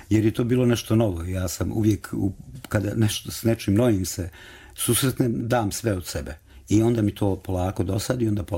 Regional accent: Novi Travnik, Federation of Bosnia and Herzegovina, Bosnia & Herzegovina; sam početak je bio vezan za moj rodni grad, a to je Novi Travnik

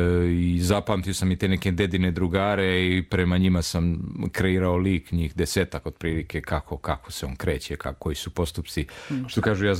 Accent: Gornji Milanovac, Šumadija and Western Serbia, Serbia; on je iz Gornje Milanovca, odakle sam ja rodom

